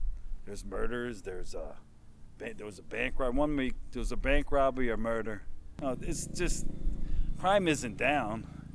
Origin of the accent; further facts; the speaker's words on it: Troy, New York, United States; I grew up in South Troy